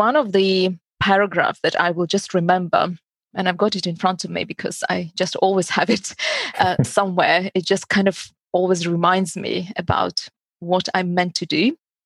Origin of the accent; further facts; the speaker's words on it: Uzbekistan; English is a second language; I was brought up on a lot of Russian literature classics. So I'm from Uzbekistan, Central Asia. I didn't see a computer until I was about 18.